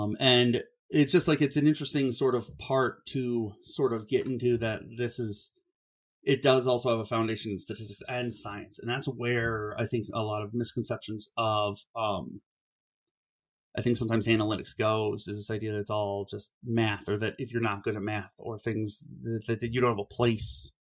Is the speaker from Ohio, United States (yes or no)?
yes; Ohio, United States; I grew up in Ohio, which is not that far from coal country.